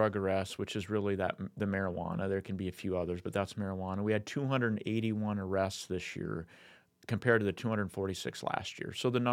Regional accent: Sturgis, South Dakota, United States; I grew up in Sturgis, so I see the positive aspects that it brings to the businesses, the vendor opportunities, the concerts.

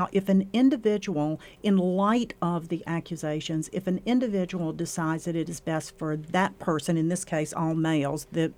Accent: Atlanta, Georgia, United States; I grew up in Atlanta, went to college in North Carolina.

